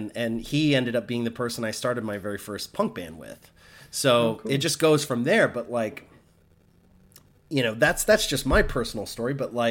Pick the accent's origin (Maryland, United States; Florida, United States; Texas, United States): Florida, United States; born there; moved away; also born or lived in New Mexico; I remember I was still living in Florida. I moved from Florida. That's where I was born, in Florida, and I moved to New Mexico in 1995.